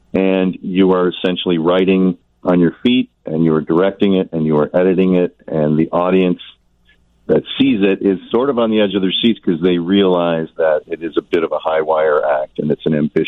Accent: Illinois, United States; I grew up in Illinois

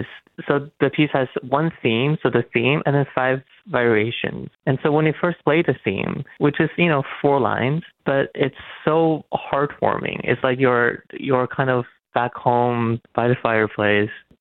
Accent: Toronto, Ontario, Canada; born there; I was born in Toronto. So I'm basically, making my debut a couple blocks away from my home.

